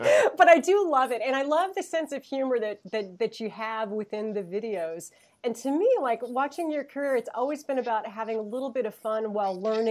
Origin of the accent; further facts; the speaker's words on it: Fort Worth, Texas, United States; I grew up in Fort Worth, Texas.